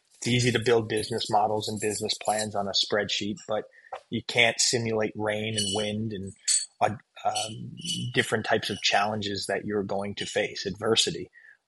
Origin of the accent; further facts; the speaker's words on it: New Jersey, United States; I'm born and raised in New Jersey, and I had never knew what a cheese curd was. And I landed in Madison, Wisconsin